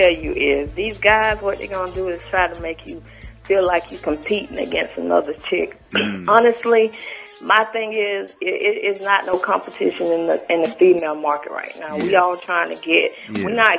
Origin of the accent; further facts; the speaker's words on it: the South, United States; Y'all know I'm from the South.